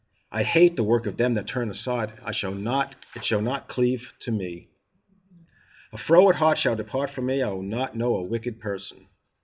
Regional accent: New York, United States; Remember, I'm from New York. We like to talk.

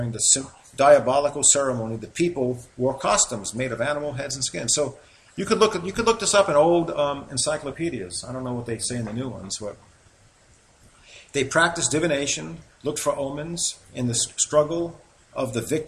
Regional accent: New York, United States; accent: New York; My New York accent hinders me.

